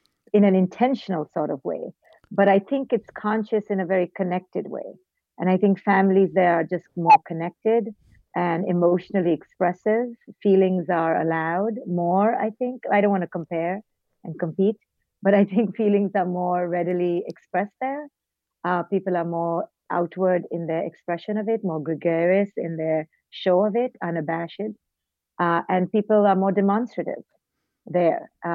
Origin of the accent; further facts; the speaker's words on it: India; also born or lived in Mumbai / Bangalore / Delhi; I was born in India and raised in India.